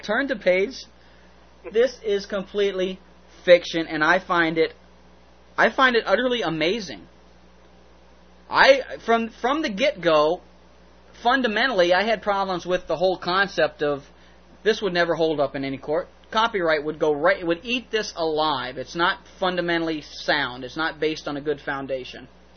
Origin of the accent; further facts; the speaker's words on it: the South, United States; accent: southern; I read that as clearly as I could with my southern accent.